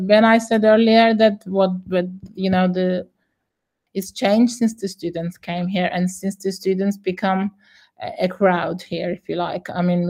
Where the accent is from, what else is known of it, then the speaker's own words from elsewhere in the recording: Cyprus; surprised that we are Turkish Cypriots also. So yeah, it works in that way too, that we get asked, "But where do you come from?" And like we're saying, we come from here, but they say, "But where?"